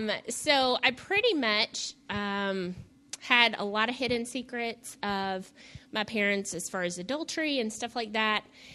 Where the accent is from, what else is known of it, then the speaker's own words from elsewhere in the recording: Galax, Virginia, United States; also born or lived in New York; So I was born in New York, for people who don't know. At a very young age, yes. And my parents divorced, and then I came to Virginia. So when I came to Virginia, I lived in Galax for a period of time.